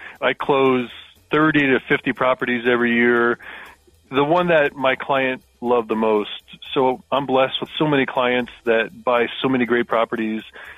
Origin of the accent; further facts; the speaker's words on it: Florida, United States; now in Colorado, United States; I was born and raised in Florida. I live in Colorado now.